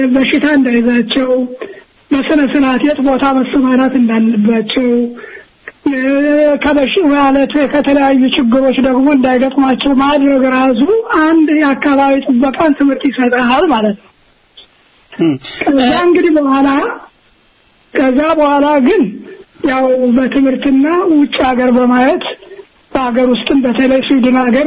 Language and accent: Amharic; Gondar, Amhara, Ethiopia; እኔ እንግዲህ መጀመሪያ ያደኩት ጎንደር ነው ጎንደር አደኩ